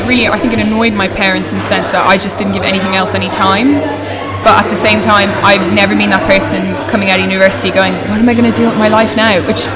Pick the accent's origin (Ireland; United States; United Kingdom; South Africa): Ireland; Dublin, Leinster; Yeah, I grew up in Dublin, in Ireland.